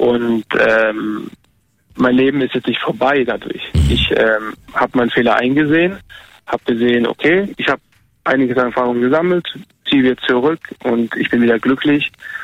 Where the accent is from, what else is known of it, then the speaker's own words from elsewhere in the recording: Baden-Württemberg, Germany; ich fühle mich einfach auch wohl in der Region, wo ich aufgewachsen bin. Wie gesagt, ich bin halt auch ein Schwabe, ne? Ich bin da aufgewachsen.